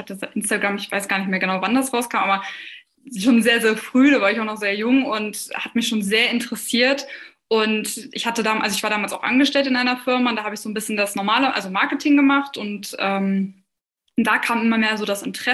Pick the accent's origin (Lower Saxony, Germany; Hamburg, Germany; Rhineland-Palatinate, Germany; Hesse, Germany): Lower Saxony, Germany; ich bin 24 Jahre jung und ich komme aus der Nähe von Hannover.